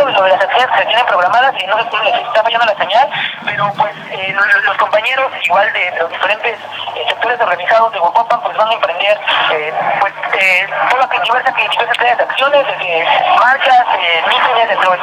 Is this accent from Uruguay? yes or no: no; Oaxaca, Mexico; que no se van a quedar así como pueblo oaxaqueño, como sectores organizados.